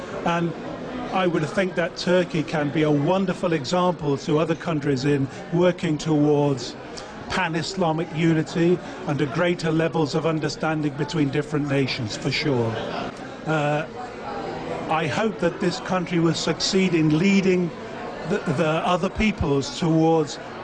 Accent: United Kingdom; I'm British and I have a home in California.

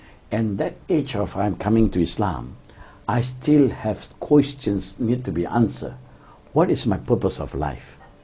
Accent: George Town, Penang, Malaysia; I'm from Penang, Georgetown.

